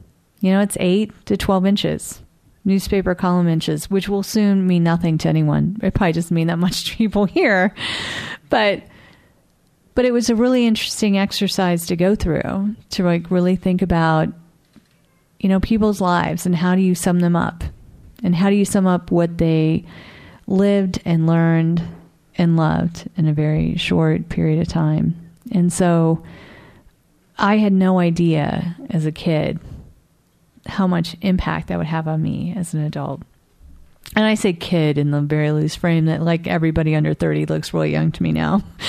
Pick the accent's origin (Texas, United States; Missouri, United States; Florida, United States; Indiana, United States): Florida, United States; Sarasota; writing obituaries at my hometown newspaper in Sarasota, Florida.